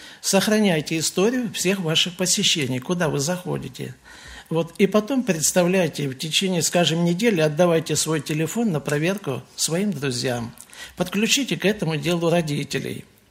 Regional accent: Vorkuta, Komi Republic, Russia; Вот, я из Воркуты. Вот это там, где 12 месяцев зима, остальное лето.

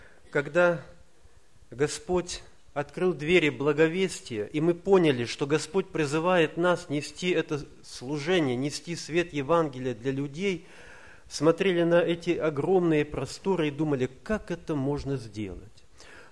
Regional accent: Siberia, Russia; Мы из Сибири. Сибирь по территории очень большая. Это на западе Омская область. Омская область.

